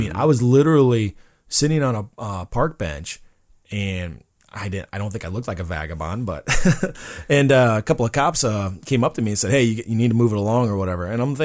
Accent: New Jersey, United States; born there; as somebody who grew up originally, I was born in Jersey, so my grandparents lived in North Atlantic, right on the beach, Atlantic Highlands or whatever, but we used to go in the city all the time.

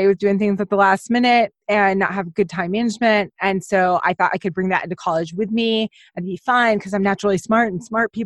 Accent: Houston, Texas, United States; I'm from Texas. I grew up in Houston. I currently live in Austin

